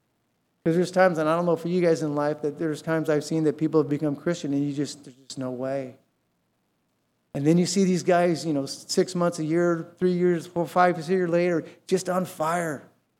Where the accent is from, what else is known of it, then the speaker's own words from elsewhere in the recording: Covina, California, United States; when we were growing up in Covina